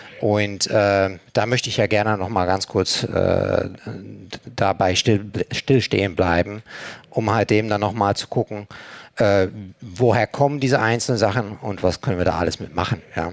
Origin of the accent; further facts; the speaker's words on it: Belgium; now in Germany; Ich selbst bin Belgier. Ich wohne schon seit 20 Jahren fast jetzt in Deutschland.